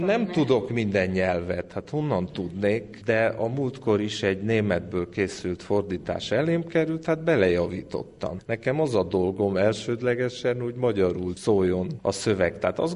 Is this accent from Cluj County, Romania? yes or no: yes; Cluj-Napoca, Cluj County, Romania; mint én, aki Kolozsváron születtem, és éltem nagyon sokáig